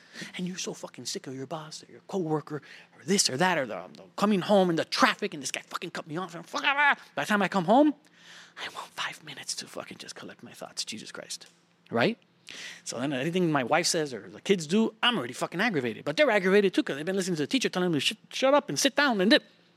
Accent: Miami, Florida, United States; Hey, so where I live, I'm from Miami, Florida. I live like 2 hours away from Miami now

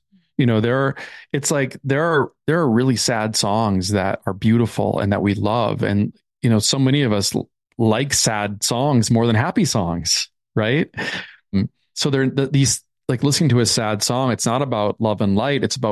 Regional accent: Minnesota, United States; Midwest, United States, right? You're from Chicago. Yep. I'm from Minnesota.

